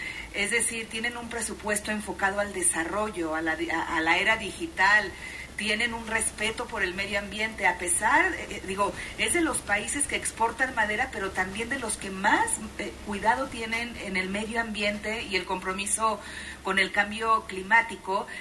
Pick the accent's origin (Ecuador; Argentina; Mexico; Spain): Mexico; Guanajuato; Soy de Guanajuato